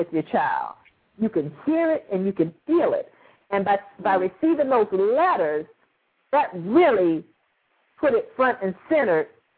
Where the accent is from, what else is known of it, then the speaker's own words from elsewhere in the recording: the South, United States; I'm from the South.